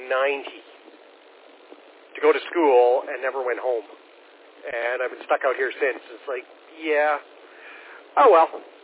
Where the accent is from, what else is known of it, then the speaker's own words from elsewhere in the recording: Alberta, Canada; moved away as an adult; Yeah, I grew up in Alberta, so it's like, you know, this is definitely a really nice province.